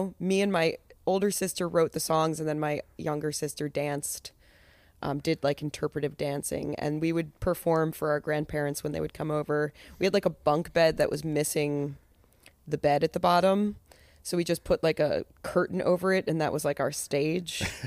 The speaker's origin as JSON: {"language": "English", "town": "Downingtown", "region": "Pennsylvania", "country": "United States", "tie": "born or raised there", "said": "Little town called Downingtown."}